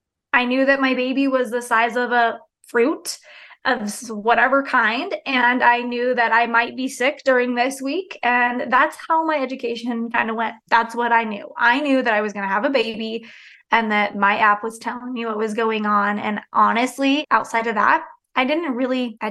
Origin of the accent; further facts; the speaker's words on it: Salt Lake City, Utah, United States; Yeah, so born and raised in Salt Lake City, Utah. Super boring, never left. Just have stayed here my whole life.